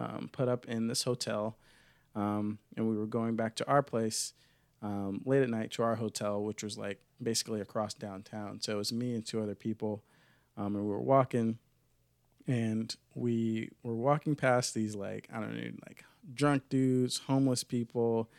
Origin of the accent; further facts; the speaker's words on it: the South, United States; growing up in the South, it's like we know about, like, we're taught about slavery in elementary school